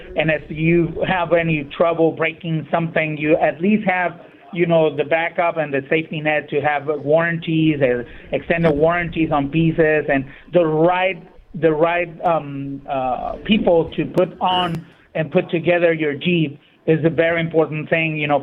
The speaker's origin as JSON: {"language": "English", "town": "Ensenada", "region": "Baja California", "country": "Mexico", "said": "I'm originally from Ensenada"}